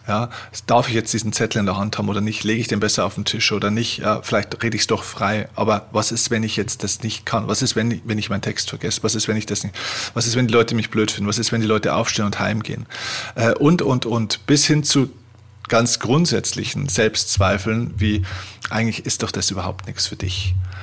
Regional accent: Vilsbiburg, Bavaria, Germany; den habe ich ja in meiner Heimatstadt Vilsbiburg gemacht

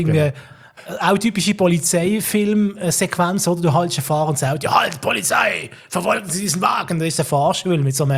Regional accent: Switzerland; dass das bei uns in der Schweiz und in den deutschsprachigen Ländern, dass das so ein Thema ist.

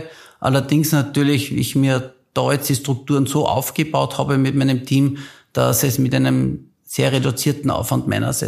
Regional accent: Linz, Upper Austria, Austria; Ich bin in Linz aufgewachsen

